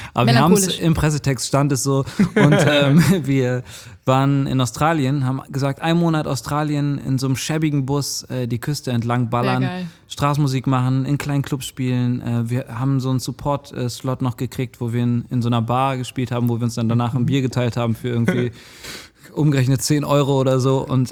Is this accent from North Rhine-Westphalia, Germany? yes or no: yes; Cologne, North Rhine-Westphalia, Germany; ich komme ja tatsächlich aus Köln